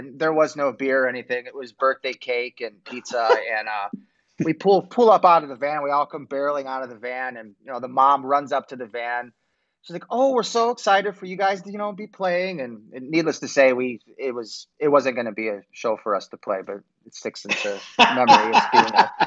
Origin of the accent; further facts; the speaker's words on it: Hanover Park, Illinois, United States; and I was from the suburbs. I grew up in Hanover Park.